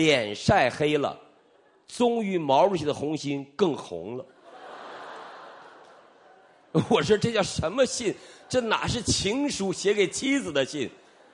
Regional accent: Northeast China, China; 那么我们中国人不一定哦，中国人爸爸最心疼的小儿子老儿子，我东北叫老儿子，我就是老儿子

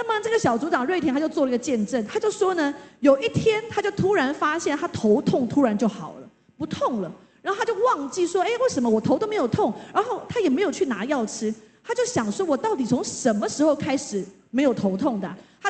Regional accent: Taiwan; 我们台湾人家里面都是拜拜的那一种，都有神坛那种

